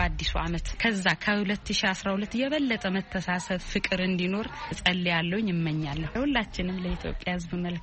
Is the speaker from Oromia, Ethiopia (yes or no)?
yes; Ambo, Oromia, Ethiopia; የአምቦ ተወላጅ ነኝ።